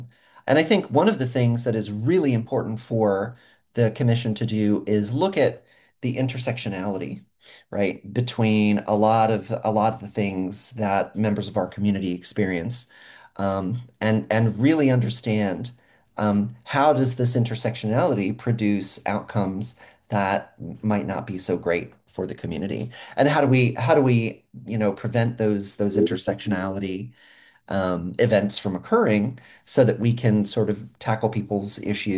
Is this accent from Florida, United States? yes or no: no; Texas, United States; also born or lived in Delaware / Alaska / Missouri; I was born in Delaware. I actually live in a building literally 3 blocks away from the building I was born in. So my house is 3 blocks away from the building I was born in. But I was raised in Texas. I was raised in Alaska. I was raised in Missouri.